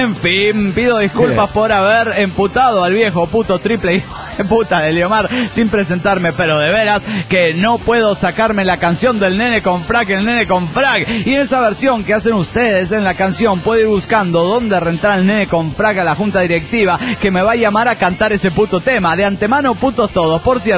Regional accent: Maracay, Aragua, Venezuela; de Maracay, Valencia, Venezuela.

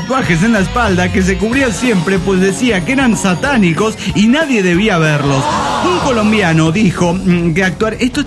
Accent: Cuernavaca, Morelos, Mexico; de Cuernavaca, Morelos, México.

